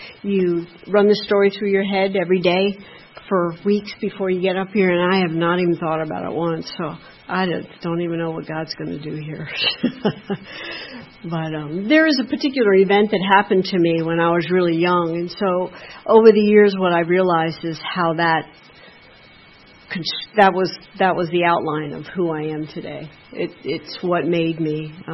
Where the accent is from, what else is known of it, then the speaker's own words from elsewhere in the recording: Florida, United States; born there; I was born in Florida, and I'm from an Irish Catholic family.